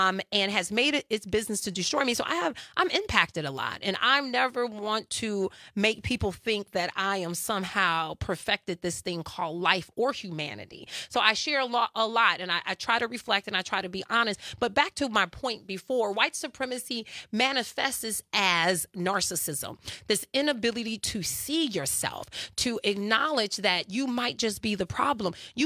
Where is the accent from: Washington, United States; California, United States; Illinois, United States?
Illinois, United States; Chicago; growing up in Chicago during the times where you couldn't walk down the street.